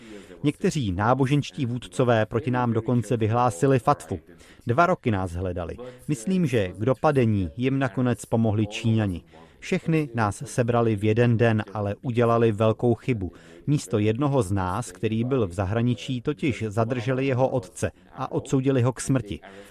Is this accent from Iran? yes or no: yes; Iran; V Íránu, odkud pocházím, jsem byl politickým vězněm.